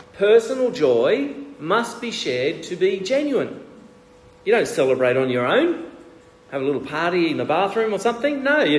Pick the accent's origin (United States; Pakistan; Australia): Australia; also born or lived in Ecuador; I know, because in Ecuador, my values as an Australian were being smashed all the time.